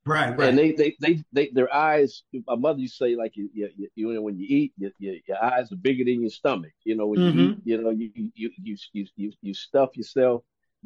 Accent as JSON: {"language": "English", "town": "Compton", "region": "California", "country": "United States", "tie": "born or raised there", "also_born_or_lived": "San Diego", "said": "living in the, between San Diego and growing up in the Compton area, and born and raised, and then, living in San Diego and back to LA, things like that."}